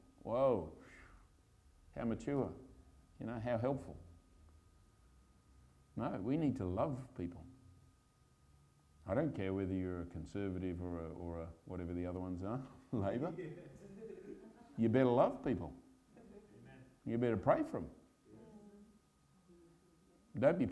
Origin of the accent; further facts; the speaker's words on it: Australia; born there; now in England; I was born in Australia. I've been here for nearly 20 years. In February, it'll be 20 years.